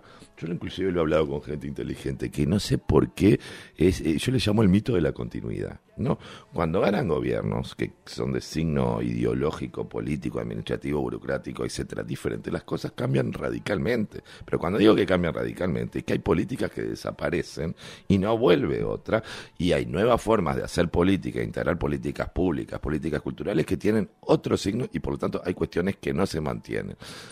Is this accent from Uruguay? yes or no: yes; Uruguay; la parte mala, embromada nuestra, como uruguayos.